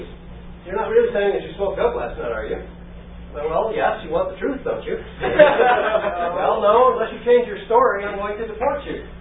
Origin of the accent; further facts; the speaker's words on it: Tucson, Arizona, United States; How about Arizona? That's me. I'm from Tucson.